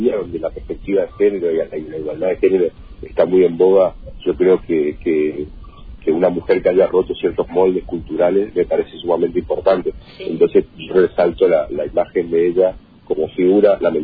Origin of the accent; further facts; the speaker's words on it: Argentina; somos argentinos, de la patria